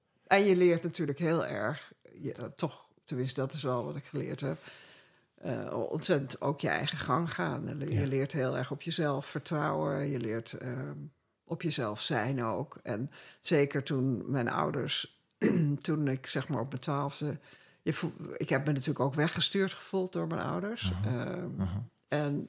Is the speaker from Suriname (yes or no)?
no; Kenya; Ik bedoel, bij ons in Kenia... De wilde dieren liepen bij ons in de tuin, bij wijze van spreken. Ja. We woonden tegenover een wildpark.